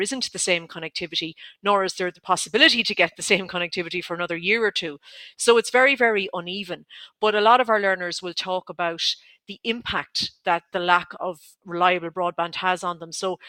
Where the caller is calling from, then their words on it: Roscommon, Connacht, Ireland; Now, I'm coming today from Roscommon, and I've been lucky enough to be able to get onto the new fibre broadband system.